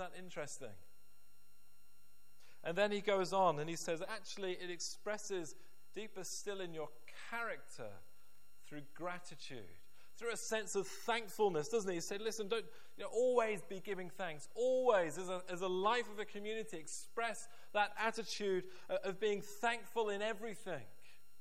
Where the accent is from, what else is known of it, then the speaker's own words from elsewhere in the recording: Liverpool, North West England, United Kingdom; maybe that's because I grew up in Liverpool, I don't know.